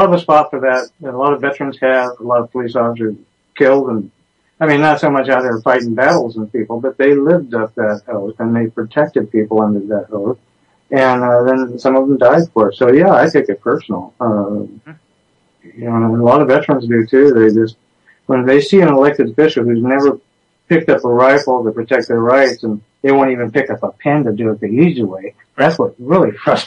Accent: Alaska, United States; I was born and raised in Alaska

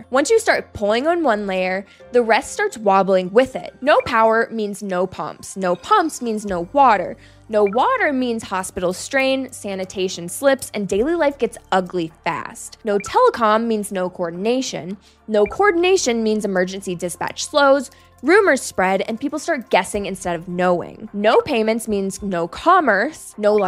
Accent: North Carolina, United States; In my home state of North Carolina, in 2022, attackers shot two substations

